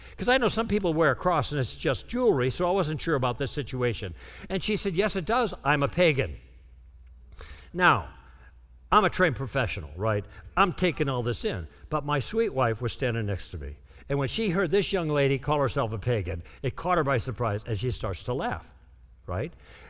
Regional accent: Chicago, Illinois, United States; I grew up in Chicago, and we have some property in northern Wisconsin that my grandpa bought to retire on.

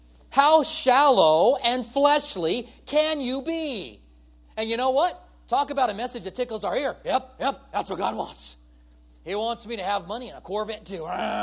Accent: United States; You know, I got rights as being American.

